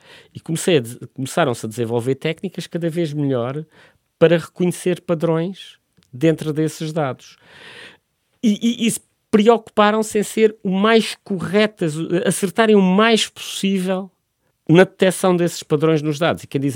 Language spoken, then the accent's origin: Portuguese; Évora, Alentejo, Portugal; eu não sou originalmente da zona de Lisboa, venho do Alentejo, de Évora